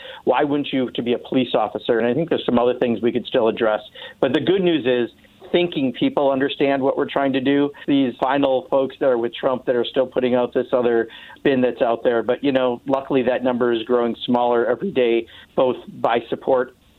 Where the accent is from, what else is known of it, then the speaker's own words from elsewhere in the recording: Kenosha, Wisconsin, United States; because I heard the difference in Kenosha, Wisconsin, which happens to be my hometown, where we had this shooting occur